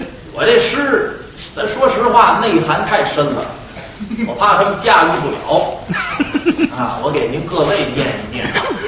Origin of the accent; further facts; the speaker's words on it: Tianjin, China; 我是天津人啊，我是从来不去那儿吃饭啊